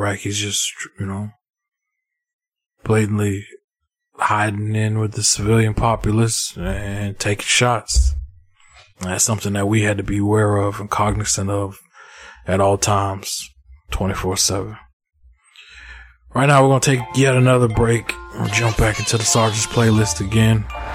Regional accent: United States; even though I grew up in the States

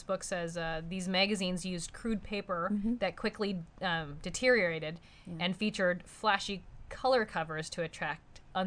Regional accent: Linden, United States; Jordan and I grew up in Linden.

